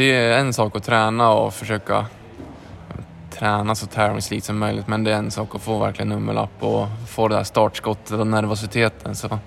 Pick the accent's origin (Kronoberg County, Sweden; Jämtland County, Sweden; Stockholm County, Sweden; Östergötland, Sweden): Jämtland County, Sweden; köra någonting mer där hemma i Jämtland innan